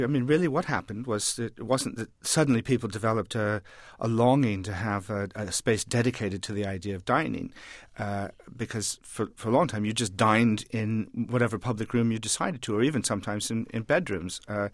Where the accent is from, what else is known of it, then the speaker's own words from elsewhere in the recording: United States; now in United Kingdom; I grew up in America, and something I miss very much, the convenience of it, living in an English house